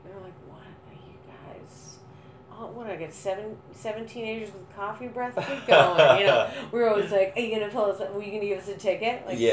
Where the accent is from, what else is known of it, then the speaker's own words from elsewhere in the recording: Boston, Massachusetts, United States; So I'm from Boston, and I went to college in Texas.